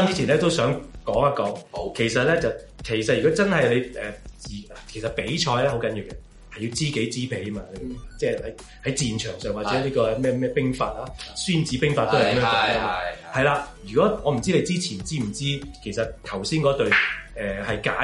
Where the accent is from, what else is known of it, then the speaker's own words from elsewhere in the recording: Hong Kong; 其实真系同我哋香港人讲咧，系真系有好大分别嘅